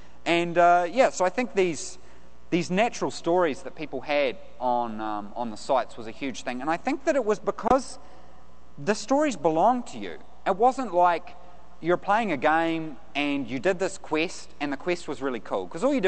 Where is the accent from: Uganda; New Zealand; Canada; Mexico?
New Zealand; I'm from New Zealand. Give me a break.